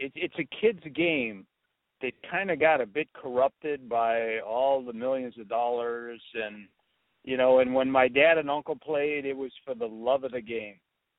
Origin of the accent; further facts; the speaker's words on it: Cleveland, Ohio, United States; a city slicker growing up in Cleveland.